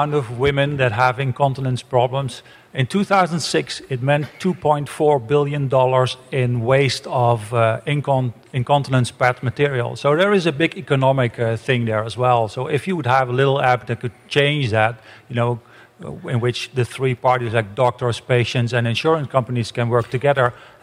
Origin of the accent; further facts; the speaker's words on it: Netherlands; I'm from the Netherlands. I'm a urologist.